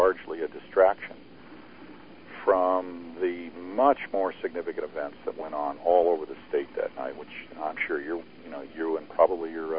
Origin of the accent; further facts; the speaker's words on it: Wyoming, United States; born there; It was middle America. I was born in Wyoming.